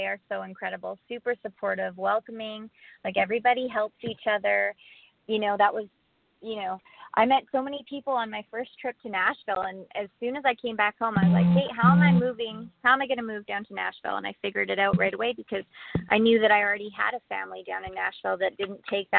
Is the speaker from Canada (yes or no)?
yes; Canada; now in United States; I'm from Canada where it's cold about 8 months out of the year.